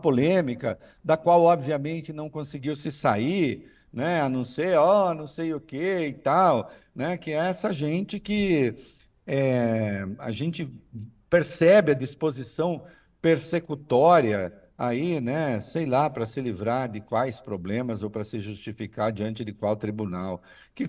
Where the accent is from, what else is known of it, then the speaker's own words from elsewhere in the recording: Santa Catarina, Brazil; nós aqui, de Santa Catarina